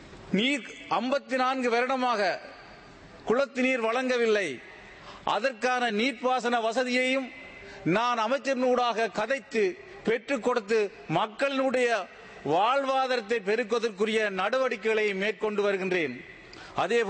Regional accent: Northern Province, Sri Lanka; உண்மையிலேயே நான் முல்லைத்தீவு மாவட்டத்தை சேர்ந்தவன்.

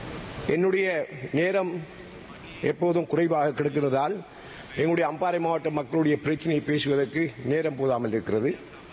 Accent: Addalaichenai, Eastern Province, Sri Lanka; அட்டாளச்சேனை என்னுடைய ஊர், நான் பிறந்த ஊரில் இருக்கின்ற

